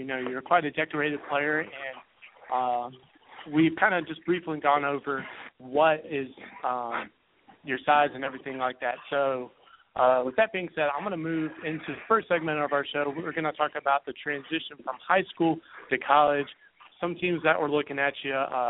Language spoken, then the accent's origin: English; the South, United States; You know, I'm from the South, so I'm not really familiar with the North.